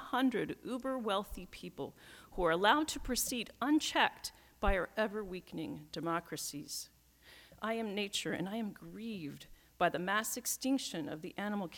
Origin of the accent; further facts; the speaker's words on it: Ohio, United States; The dawn chorus of birdsong that once greeted my ears each morning as a child growing up in Ohio filled me with life and energy for a new day.